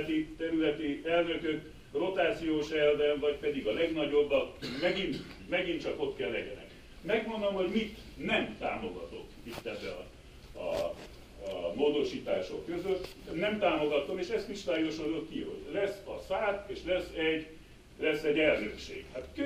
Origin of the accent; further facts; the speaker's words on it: Cluj-Napoca, Cluj County, Romania; én Kolozsváról jövök, én kolozsvári ember vagyok.